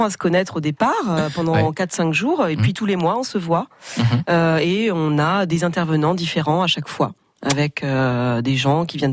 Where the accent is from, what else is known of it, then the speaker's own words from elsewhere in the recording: Saint-Brieuc, Brittany, France; je suis briochine en fait. Donc voilà. Et retrouver la langue de mon grand-père, par exemple.